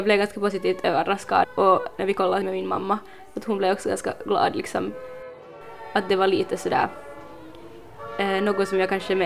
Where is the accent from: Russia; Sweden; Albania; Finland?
Finland; liksom har ju en förälder från Finland och en från Afrika. Att även om jag är liksom helt finsk och född här och alltid bott här